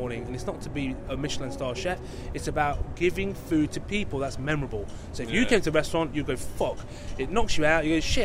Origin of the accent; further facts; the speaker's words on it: United Kingdom; born there; I was born here, so in Britain, sorry, and I'm British.